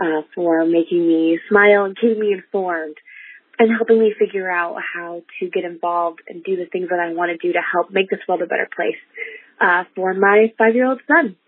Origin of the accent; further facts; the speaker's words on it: Lansing, Michigan, United States; I am from Lansing, Michigan